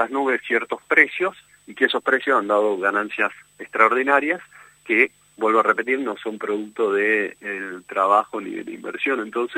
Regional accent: Salta, Argentina; Digo, yo soy salteño, en el caso de Salta

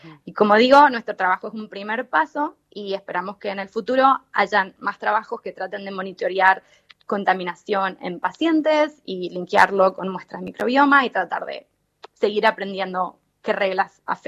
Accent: Mendoza, Argentina; soy mendocina, sí, pero estudié en Quilmes, en Buenos Aires.

